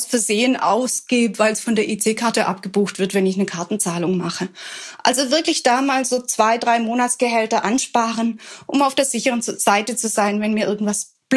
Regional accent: Baden-Württemberg, Germany; Ich bin ja als Schwäbin zur Sparsamkeit erzogen

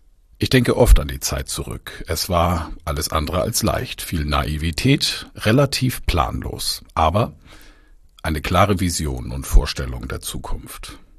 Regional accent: Bamberg, Bavaria, Germany; weil ich durch die Innenstadt meiner Heimatstadt Bamberg gefahren bin

